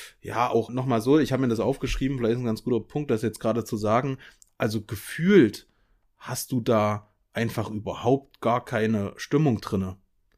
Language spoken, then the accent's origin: German; Erfurt, Thuringia, Germany; wir sind ja wirklich lautstark dann letztlich, gell, wir als Erfurter.